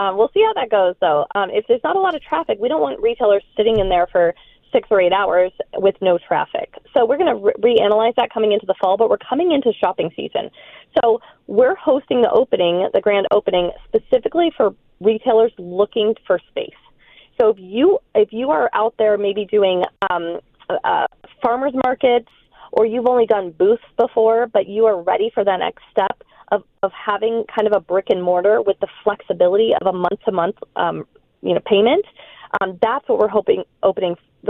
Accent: Tucson, Arizona, United States; I'm from Tucson, yes.

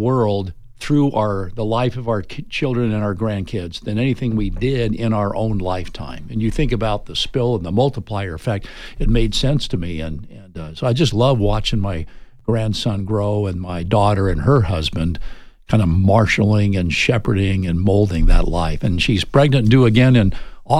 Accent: Montana, United States; I grew up in Montana. Nobody in Montana had ever heard of water polo.

